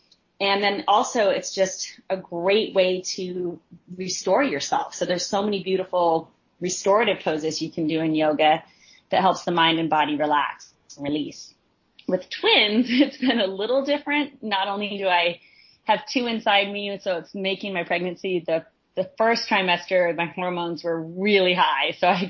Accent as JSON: {"language": "English", "region": "Idaho", "country": "United States", "tie": "born or raised there", "also_born_or_lived": "New York", "moved": "as an adult", "said": "I grew up out in Idaho and I'd always been dancer, theater person. And I moved to New York for NYU acting school."}